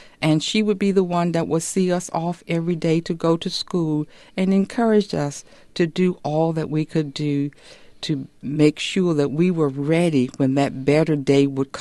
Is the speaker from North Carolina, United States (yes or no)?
yes; North Carolina, United States; born there; I was born in North Carolina. We weren't rich by any stretch of the imagination. We had no running water, no electricity